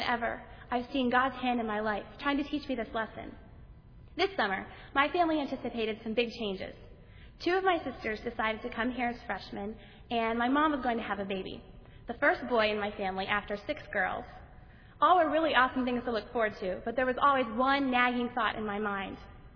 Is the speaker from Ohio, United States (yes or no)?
no; Pennsylvania, United States; I'm a senior from Pennsylvania.